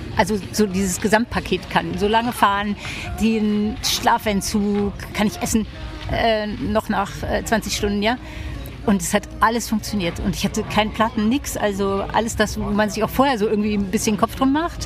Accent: North Rhine-Westphalia, Germany; ich komme aus dem Ruhrgebiet

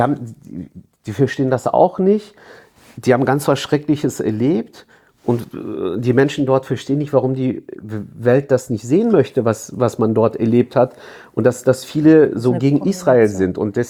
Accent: Turkey; born there; first language Kurdish; German is a second language; Ich kann meine eigene Muttersprache nicht. Ich kann es verstehen, aber ich kann es nicht sprechen. Ich bin in der Türkei geboren

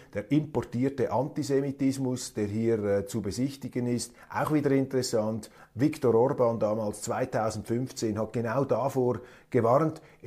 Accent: Switzerland; Ich wage mich da als Schweizer nicht in diese Bewertungskriterien hinein.

